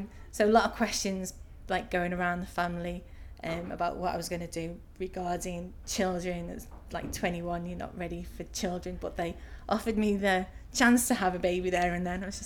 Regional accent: Liverpool, North West England, United Kingdom; moved away as an adult; I was born in Liverpool. I grew up in Liverpool. I moved from there when I was 25, went to university in Stoke-on-Trent to do a design photography degree.

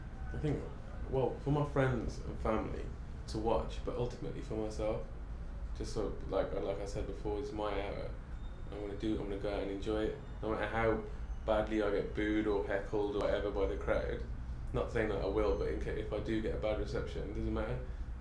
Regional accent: Telford, West Midlands, United Kingdom; 23, and I'm from Telford.

